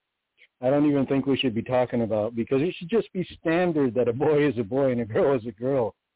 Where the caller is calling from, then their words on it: Michigan, United States; Okay. Yeah, I'm calling out of Michigan.